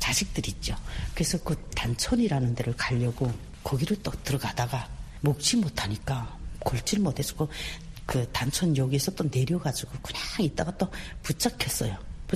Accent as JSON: {"language": "Korean", "region": "Pyongyang", "country": "North Korea", "tie": "born or raised there", "said": "그래가지고 저는 고향이 평양이에요."}